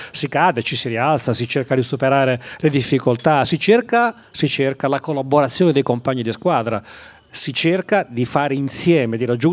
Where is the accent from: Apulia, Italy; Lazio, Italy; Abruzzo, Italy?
Lazio, Italy; Rome; born there; io sono nato a Roma, vivo a Roma